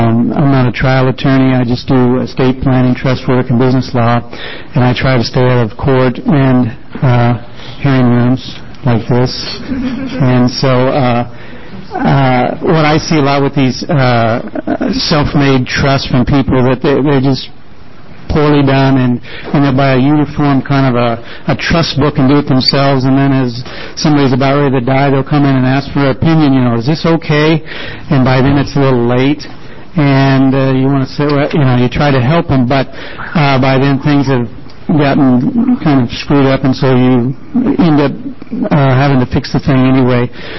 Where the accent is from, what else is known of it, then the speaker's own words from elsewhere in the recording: Portland, Oregon, United States; I come to you from Portland, Oregon.